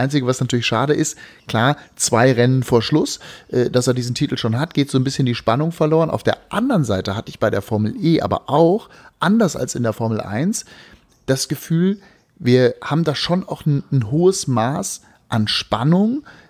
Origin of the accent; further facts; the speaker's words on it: Berlin, Germany; ich bin da immer ganz stolz hier so auf meine Heimatstadt, was die da auch auf die Beine stellen. Die haben ja vor kurzem da in Tempelhofen ein Tennisturnier gemacht